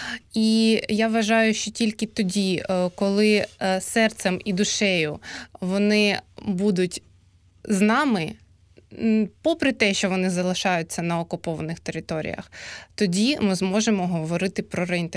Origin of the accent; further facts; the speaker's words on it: Donetsk Oblast, Ukraine; Я сама з Донецької області, тому для мене також це знаково.